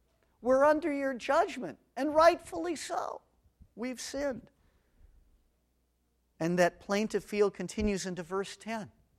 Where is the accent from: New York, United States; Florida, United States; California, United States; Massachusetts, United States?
California, United States; And I grew up in Southern California.